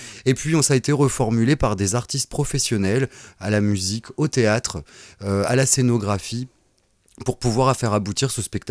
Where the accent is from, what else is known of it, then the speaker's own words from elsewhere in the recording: Amiens, Hauts-de-France, France; also born or lived in Belgium; Je suis parti un peu d'Amiens pour mieux revenir. J'étais un peu en Belgique, un peu dans les dom-toms.